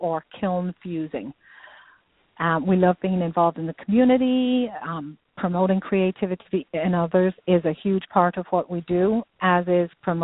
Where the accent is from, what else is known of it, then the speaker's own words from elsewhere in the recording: Dublin, Leinster, Ireland; now in San Diego, United States; I'm from Dublin, Ireland. I now live in San Diego, California.